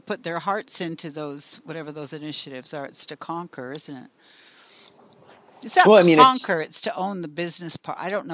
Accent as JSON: {"language": "English", "country": "Canada", "said": "because I'm Canadian, and we ran draft dodgers and deserters through the underground in Vancouver."}